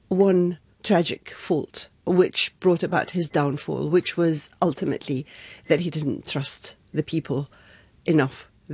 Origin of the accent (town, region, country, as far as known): Egypt; born or raised there